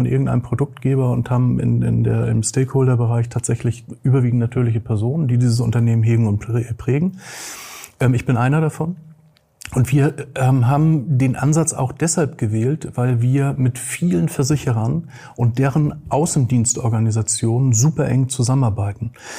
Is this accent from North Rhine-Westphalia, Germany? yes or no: no; Hamburg, Germany; ich bin waschechter Hamburger